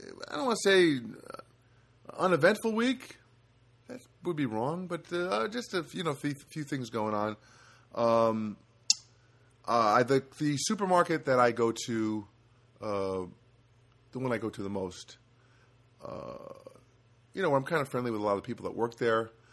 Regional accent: New Jersey, United States; I mean, I'm from New Jersey.

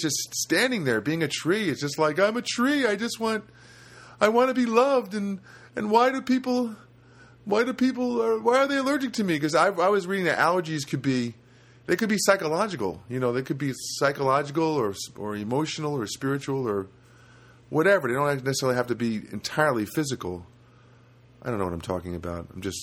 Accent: East Coast, United States; moved away; I never had allergies growing up in the East Coast. And I come out here, and I got me some allergies. And I've been here a long time

